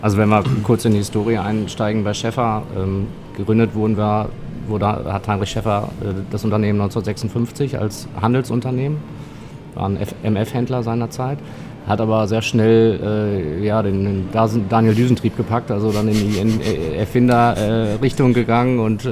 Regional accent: Erwitte, North Rhine-Westphalia, Germany; Wir kommen aus Erwitte, wir kommen vom Land.

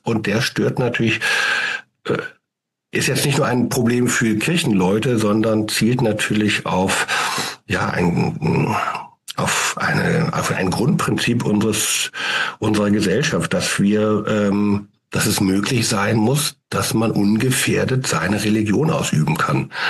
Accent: Northern Germany, Germany; Nun komme ich aus Norddeutschland, da gibt es keine Gipfel und entsprechend keine Gipfelkreuze

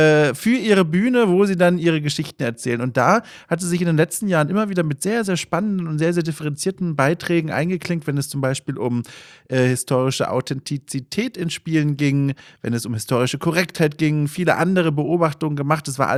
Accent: Bavaria, Germany; accent: Franconian; ich komme selbst aus Franken. Ich habe den Dialekt über die Jahre verloren, finde ich auch gar nicht so schlimm, ich hatte den eh nie so ausgeprägt.

